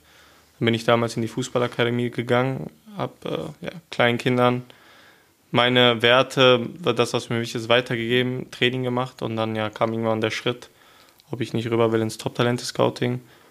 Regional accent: Hemer, North Rhine-Westphalia, Germany; born there; also ich bin in Hema geboren, im Sauerland.

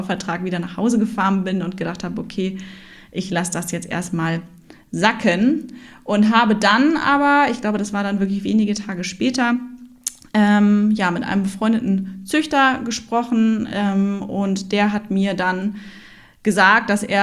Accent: Hamburg, Germany; Ja, wir sind echte Hamburger Derns. Genau, also ich wohne mittlerweile wieder in Hamburg

